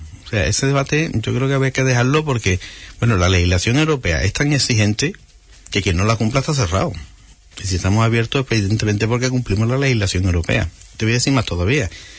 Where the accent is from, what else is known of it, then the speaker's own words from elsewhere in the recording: Huelva, Andalusia, Spain; Somos gente de Huelva.